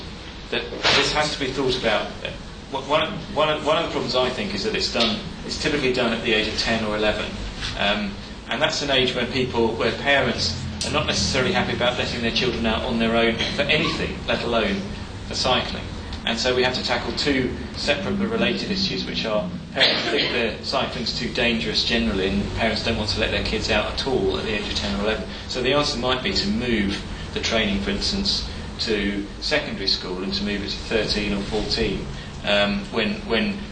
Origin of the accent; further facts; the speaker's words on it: Teddington, London, United Kingdom; I grew up in West London, suburban West London. I lived in Teddington. I went to school in Ham, a place called Greycourt